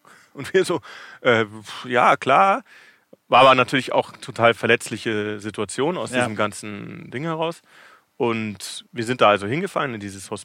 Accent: Munich, Bavaria, Germany; now in Cape Town, South Africa; Dann war ich 2007 bis 2009 mehr in München. Da hatte ich auch eine Wohnung. Ich bin aus München ursprünglich.

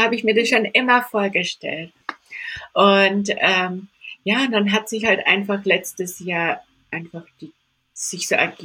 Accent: Candolim, Goa, India; Also bei mir, ich komme ja aus Kandolim, wenn vielleicht jemand sich das mal anschauen will. Kandolim schreibt man mit C und Kandolim in Goa.

